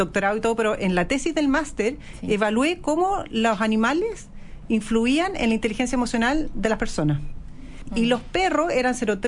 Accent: Chile; also born or lived in Belgium; Y gracias a Dios nos vinimos a Chile, yo nací en Bélgica, nos vinimos a Chile, llegué a un campo con caballos.

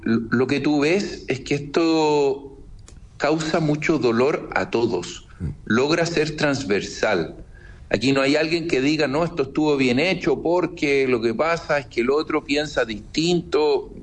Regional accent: Chile; quienes viven en Chile y son nacionales y somos chilenos

